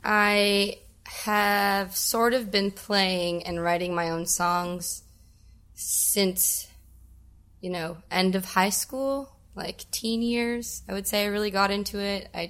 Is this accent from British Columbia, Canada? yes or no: no; Welland, Ontario, Canada; No, we're close to Welland. I grew up in Welland.